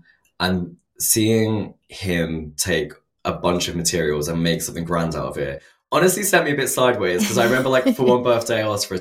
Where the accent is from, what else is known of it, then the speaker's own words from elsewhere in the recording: East of England, United Kingdom; And I'm from Essex